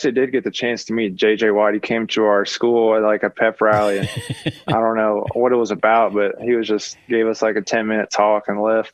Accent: Houston, Texas, United States; You know, I grew up in Houston, so I was everything Houston guy, so I was a huge Texans fan growing up.

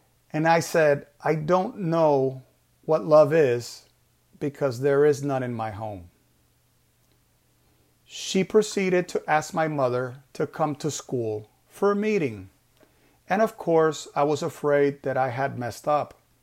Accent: Puerto Rico; I grew up in Puerto Rico, as many of you may know. Being an only child, I was the main focus of our household.

